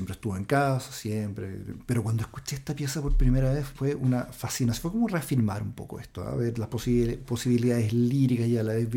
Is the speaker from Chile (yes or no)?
yes; La Serena, Coquimbo, Chile; also born or lived in France / Spain / Germany / Ecuador; yo nací y vivo actualmente en La Serena, pero después de mucho recorrer. Como tú mencionaste, estuve viviendo en Francia, en España, en Alemania, estuve en Ecuador también